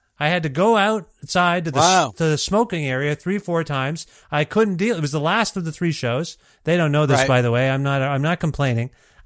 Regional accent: Ontario, Canada; now in Alberta, Canada; I'm from Ontario. Canada.

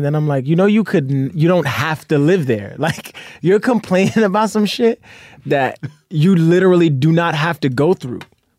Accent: Brooklyn, New York, United States; I grew up in Brooklyn, in Bushwick.

